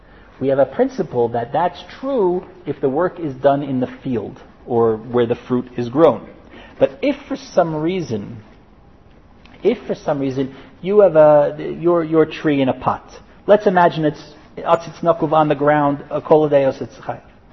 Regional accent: New Jersey, United States; I'm from New Jersey. This is like mother's milk. This is how you grow up in New Jersey, right?

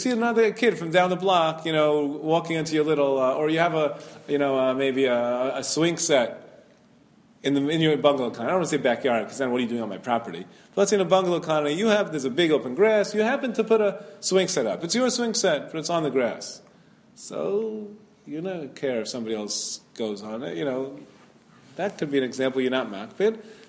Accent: Brooklyn, New York, United States; I remember when I grew up on Avenue J in Flatbush

